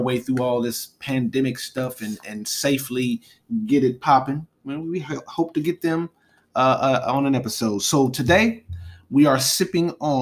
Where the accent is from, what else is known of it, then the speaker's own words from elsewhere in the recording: Charlotte, North Carolina, United States; we are from North Carolina, Charlotte to be exact.